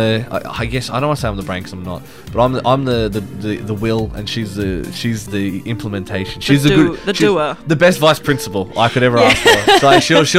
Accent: Dandenong, Victoria, Australia; you know, I'm from Dandenong and I get on trains, doesn't mean I'm going to yell at you.

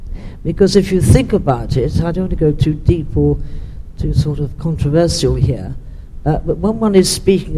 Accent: England, United Kingdom; as an English person disgusts me

